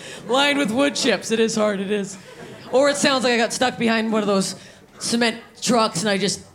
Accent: Canada; I'm Canadian

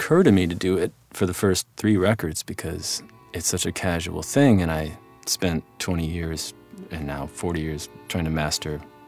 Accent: Midwest, United States; I grew up in the Midwest, not always living amongst people that I agree

